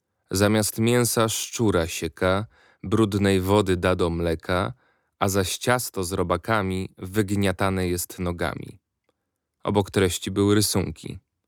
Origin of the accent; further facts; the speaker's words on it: Nowe Brzesko, Lesser Poland, Poland; also born or lived in Kraków; w miejscowości Nowe Brzesko w województwie krakowskim. Do wybuchu II wojny światowej ukończyłem pierwszą klasę szkoły podstawowej.